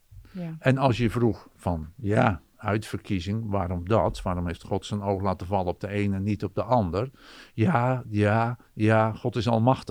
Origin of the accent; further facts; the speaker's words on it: Ouddorp, South Holland, Netherlands; Ik ben opgegroeid in Oudorp, Goede Overflakkee. En ging dus naar Utrecht.